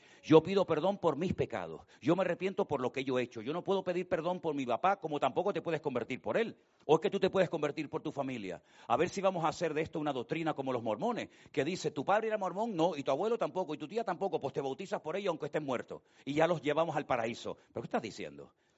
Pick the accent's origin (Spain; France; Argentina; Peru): Spain; Digo, yo vengo de España.